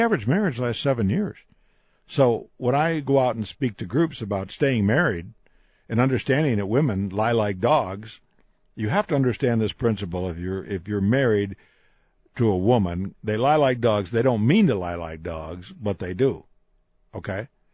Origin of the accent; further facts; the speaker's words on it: New York, United States; When Moonhead Deitch and I grew up in Western New York State, we got up in the morning and we played.